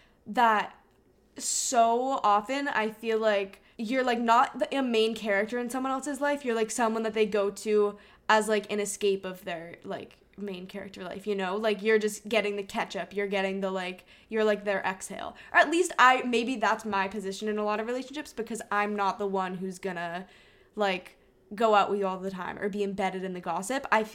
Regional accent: Hong Kong; also born or lived in New Hampshire, United States; when we grew up in Hong Kong, like we made such good friends there

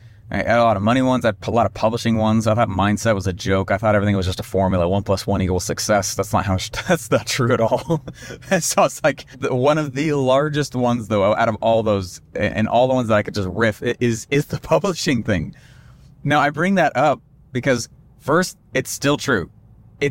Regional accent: Denver, Colorado, United States; And I grew up in Denver.

